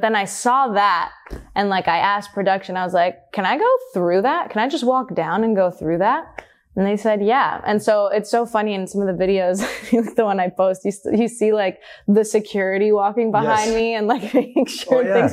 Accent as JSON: {"language": "English", "region": "New Jersey", "country": "United States", "tie": "born there", "said": "So I'm first generation. Yep. And basically, I was born in Jersey, and 1 month later, I went to Crete and met my family."}